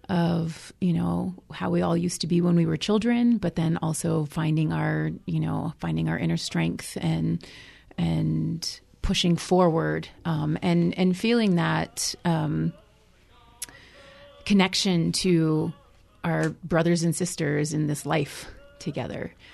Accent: Albuquerque, New Mexico, United States; growing up in Albuquerque, New Mexico, dance has always been really a part of who I am.

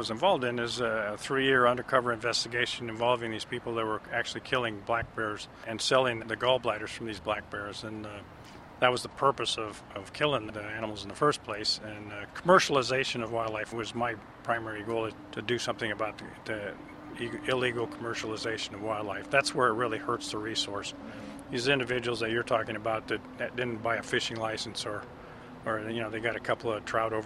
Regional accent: Orland, California, United States; After growing up in Orland, my dad was the warden in Orland from the 1960 to 1970

